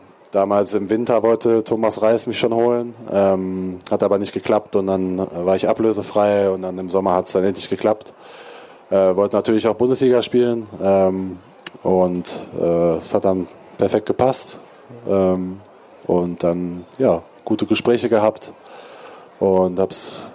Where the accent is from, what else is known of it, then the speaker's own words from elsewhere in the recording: North Rhine-Westphalia, Germany; also born or lived in Ruhr, Germany; ich komme aus dem Sauerland, ist auch nicht weit